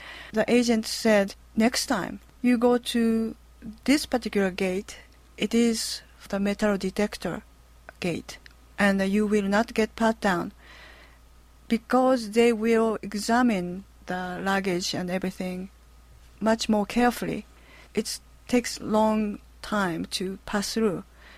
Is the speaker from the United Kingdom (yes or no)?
no; Japan; English is a second language; now in United States; I grew up in Japan, listening to Voice of America